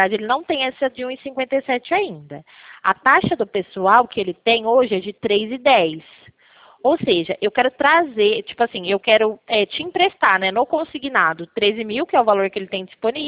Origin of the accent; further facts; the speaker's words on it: Pirassununga, São Paulo, Brazil; Na verdade, eu sou de Pirassununga, eu sou do estado de São Paulo, mas eu sou de Pirassununga